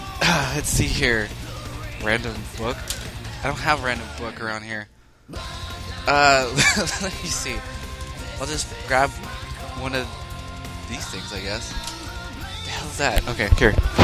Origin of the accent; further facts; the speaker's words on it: Sacramento, California, United States; Where am I from? I'm from Sacramento, California. I'm currently living here at my dad's house and stuff.